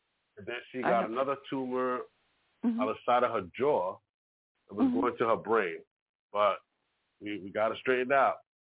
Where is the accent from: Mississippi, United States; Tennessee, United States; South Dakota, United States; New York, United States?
New York, United States; So I'm from New York, so I would say use the Bronx as an example.